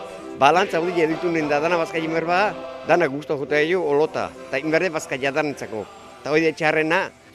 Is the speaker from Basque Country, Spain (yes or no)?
yes; Zarautz, Basque Country, Spain; Zarrauztara.